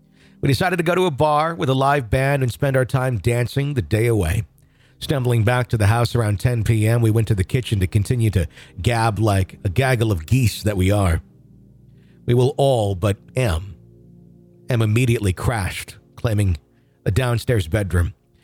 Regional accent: Wisconsin, United States; now in Minneapolis, United States; I'm from Wisconsin, but moved to Minneapolis a few years back.

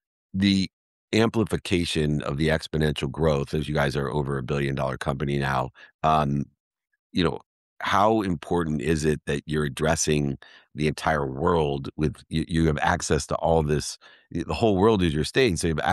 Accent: Akron, Ohio, United States; I'm from Akron, Ohio.

